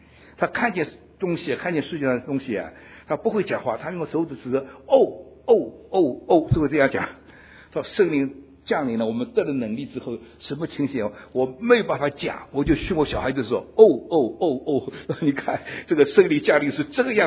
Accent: China; 这一点我们中国人惭愧了，白种人比我们强多，我们中国人的爱心爱来爱去爱中国人

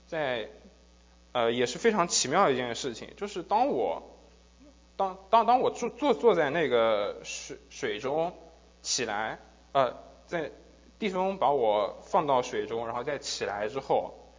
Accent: Zhejiang, China; 我是浙江那边的嘛，然后我准确来说我是第四代基督徒。

